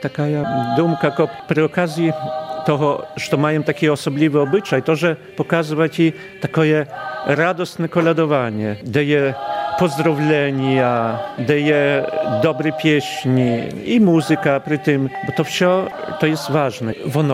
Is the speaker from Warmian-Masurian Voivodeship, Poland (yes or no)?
no; Podlaskie Voivodeship, Poland; bo u nas na Podlaszu osobliwy obyczaj zachował się chodzenia z chrystką